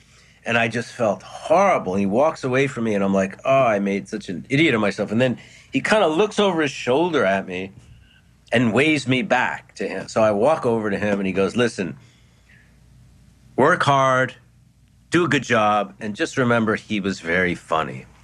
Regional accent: New York, United States; as a fan, as a New Yorker, as a fellow artist

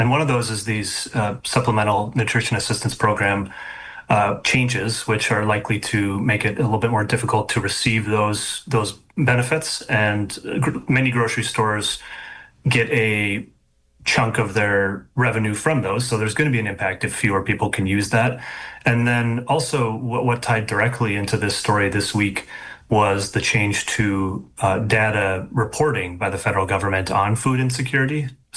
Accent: Chisholm, Minnesota, United States; What surprised me was growing up in Chisholm is about 4,000 to 5,000 people. So it's a small town, but you realize by going to some of these other communities how big Chisholm is compared to them.

